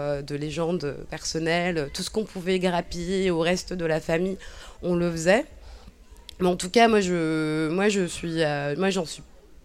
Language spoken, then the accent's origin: French; France; also born or lived in Cabinda, Angola; on penserait que je suis née en France, que j'ai grandi ici. J'ai grandi ici, j'ai fait mes études ici, mais je ne suis pas née ici. Et même le fait de me faire reconnaître angolaise, cabindaise ou même française, ça a été très, très compliqué pour moi.